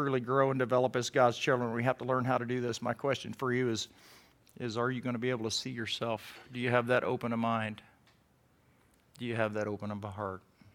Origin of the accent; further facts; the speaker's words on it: Texas, United States; When I was a kid growing up in Texas, I used to mess with armadillos because you can catch them.